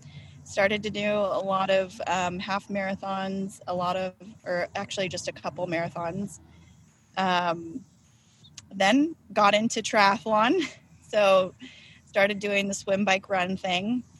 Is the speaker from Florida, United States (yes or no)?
no; California, United States; So I grew up in California, and so swimming was like a thing I think that everybody just did when they were young.